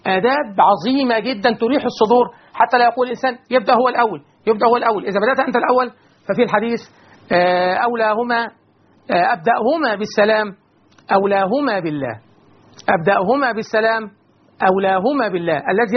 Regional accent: Egypt; بلدنا مصر

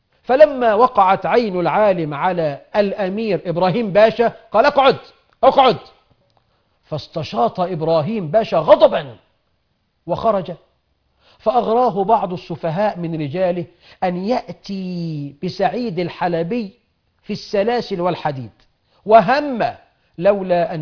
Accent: Egypt; أنت عارف عندنا في مصر طباخ السم بيدوقه

